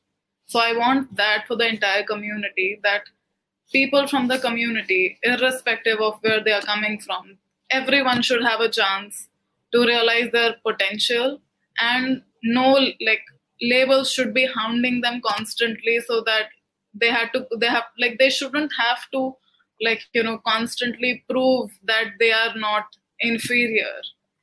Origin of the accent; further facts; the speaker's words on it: India; I can also lay claim to being an Indian as much as anybody else. I'm trying to find my own, like, homeland